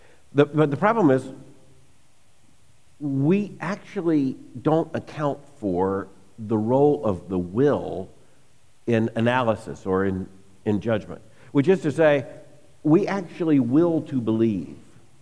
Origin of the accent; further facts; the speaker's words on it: the South, United States; because as I tell people, I grew up in the South, where when you were a child in the summer, you went to vacation Bible schools.